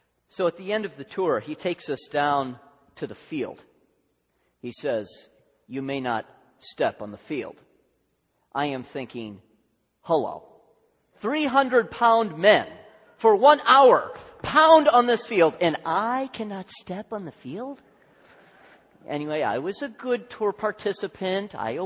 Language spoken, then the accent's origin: English; Chicago, Illinois, United States; He gets to our family. Yes, we're from Chicago.